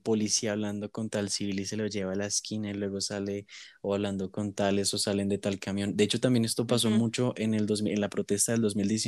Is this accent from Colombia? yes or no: yes; Colombia; es que yo soy mestizo y somos parte de Colombia porque nosotros en Colombia somos diversos.